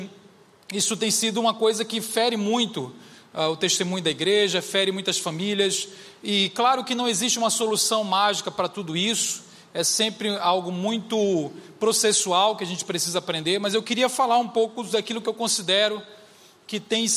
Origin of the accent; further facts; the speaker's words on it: Belém, Pará, Brazil; Eu tenho esse nome alemão, mas eu sou lá de Belém do Pará, não tem nada a ver essa cara de indígena que eu carrego, né? E sou casado há 19 anos, tenho uma filha de 17, um filho de 12